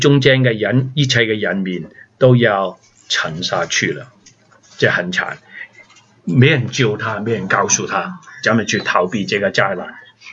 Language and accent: Chinese; China; 我们中国人没有一个是爱国的这些东西